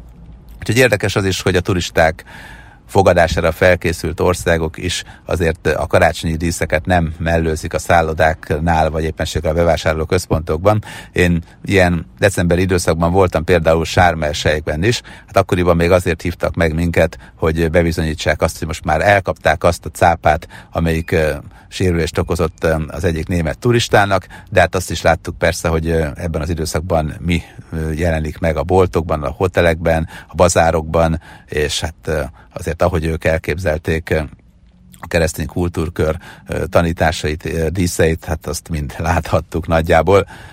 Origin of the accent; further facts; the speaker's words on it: Hungary; nyilván itt lakom